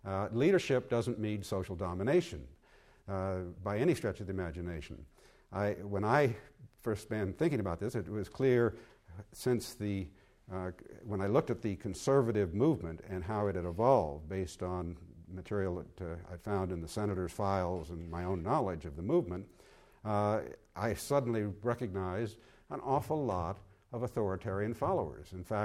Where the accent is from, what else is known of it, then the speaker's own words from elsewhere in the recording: United States; notwithstanding the fact I'm an American.